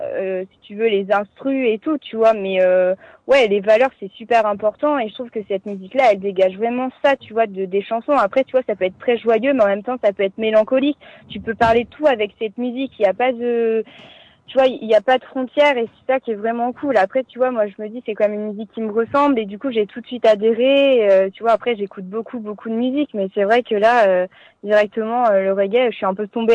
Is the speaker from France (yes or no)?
yes; Bourges, Centre-Val de Loire, France; je viens de Bourges, donc c'est dans le centre de la France.